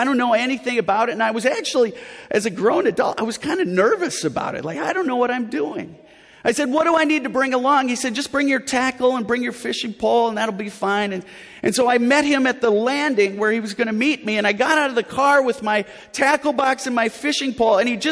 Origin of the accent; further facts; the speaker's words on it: Minnesota, United States; Now, here's what I know growing up in Minnesota.